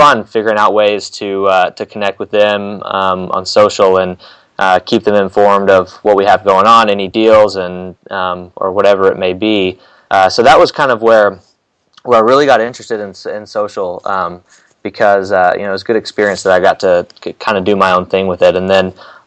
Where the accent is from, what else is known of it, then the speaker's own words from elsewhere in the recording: Arkansas, United States; So I grew up in Arkansas, Northwest Arkansas. Went to school there at the University of Arkansas in Fayetteville.